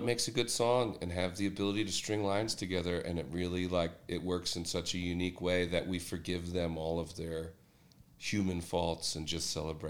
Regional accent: Pennsylvania, United States; I'm a Yankee from Pennsylvania. I could be totally an outsider

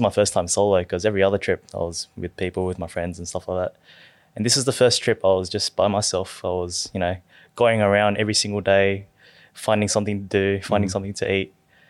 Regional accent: Sydney, New South Wales, Australia; growing up in Sydney and in particular Southwest Sydney

